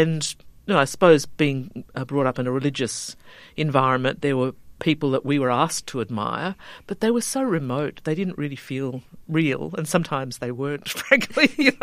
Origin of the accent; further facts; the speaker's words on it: Gutha, Western Australia, Australia; also born or lived in Dongara; my family located to Murrawar, Gutha, in fact, a little place called Gutha, just before I was born. So part of my growing up was there